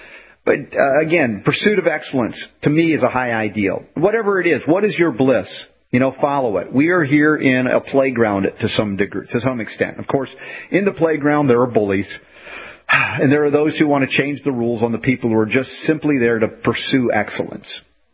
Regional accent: Georgia, United States; I grew up in America as a sporting kind of guy. you know, baseball, football, wasn't into hockey because we were, you know, my impressionable years were in the Southland where we had the Atlanta Flames.

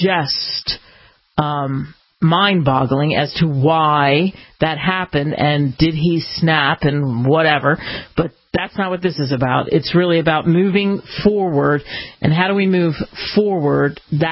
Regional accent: Philadelphia, Pennsylvania, United States; I grew up in Philly, too.

